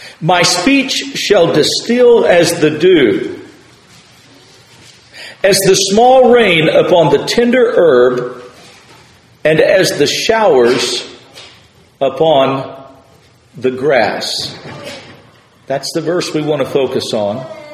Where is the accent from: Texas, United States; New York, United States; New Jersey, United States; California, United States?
Texas, United States; now in North Carolina, United States; Where I grew up in West Texas, a lot of times the grass looked dead